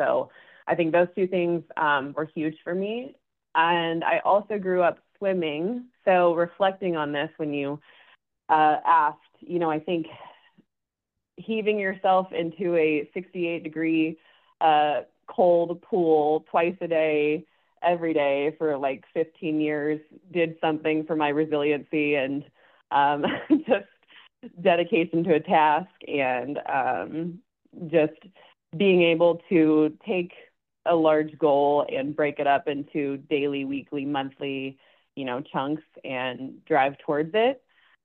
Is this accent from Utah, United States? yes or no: no; Kansas City, Missouri, United States; Yeah, so I grew up in Kansas City, Missouri. I have two amazing parents, two siblings, so there are three of us total